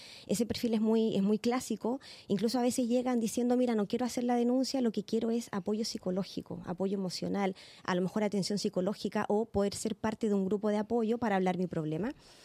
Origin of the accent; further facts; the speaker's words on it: Chile; yo soy de Chile